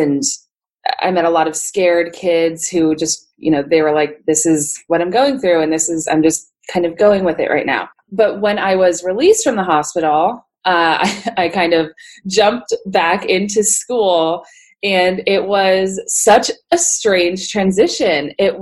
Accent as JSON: {"language": "English", "region": "Pennsylvania", "country": "United States", "tie": "born or raised there", "said": "So we, growing up in Pennsylvania, it was, you know, the summers would be very hot, the winters were very dry"}